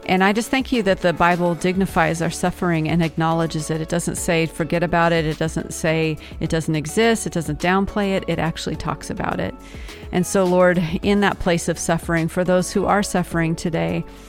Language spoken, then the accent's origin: English; United States; I know as an American, I want everything now.